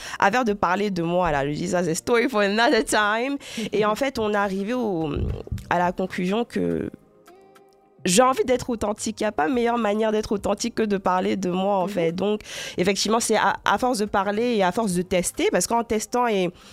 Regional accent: Côte d’Ivoire; vous allez devoir accepter que je suis ivoirienne, en fait. Je ne fais pas semblant, je suis juste ivoirienne.

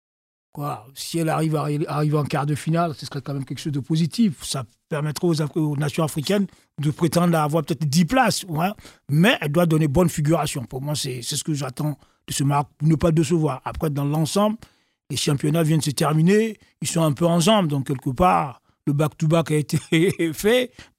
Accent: Côte d’Ivoire; même si je suis de Côte d'Ivoire

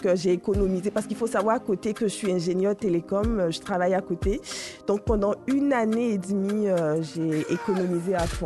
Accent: Benin; moved away as an adult; now in France; j'étais à l'université et je venais du Bénin. Enfin, j'étais fraîchement arrivée du Bénin et je suis arrivée en France

